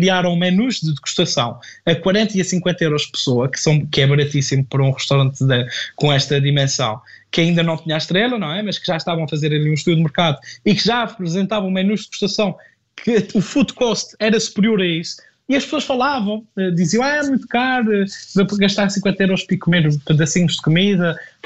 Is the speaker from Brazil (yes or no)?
no; Azores, Portugal; os Açores, e aquilo que eu tenho feito é uma forma de fazer política, que é estar apaixonado pela minha terra